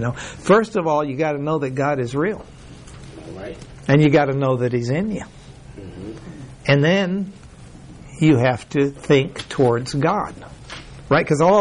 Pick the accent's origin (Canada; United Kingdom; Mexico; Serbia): Mexico; now in United States; when I came from Mexico to the States and I didn't have a class, it was like I felt lost